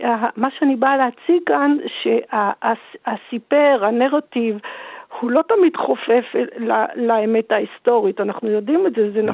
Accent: Tel Aviv, Tel Aviv District, Israel; בתור ילדה שגדלה בתל אביב

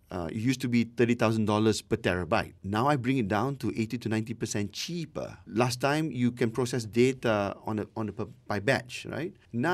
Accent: Malaysia; Well, here's where I'm coming from. I'm Malaysian.

